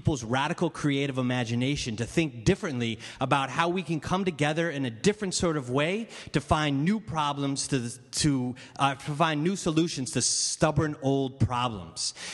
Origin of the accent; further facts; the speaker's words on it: Brooklyn, New York, United States; I'm from Brooklyn, New York, or Brooklyn, USA, as you like to say.